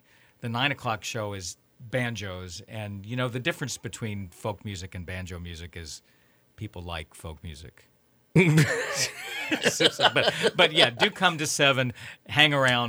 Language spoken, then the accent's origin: English; Virginia, United States; I taught at Duke University one year a long time ago during the winter semester, and I'm from Virginia. I spent a lot of time up at UVA.